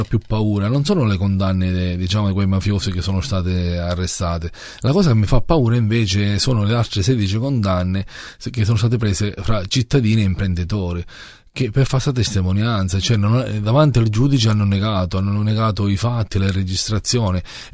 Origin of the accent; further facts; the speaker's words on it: Sicily, Italy; io sono italiano, è vero sì, ma sono fiero di essere siciliano e difendo la mia terra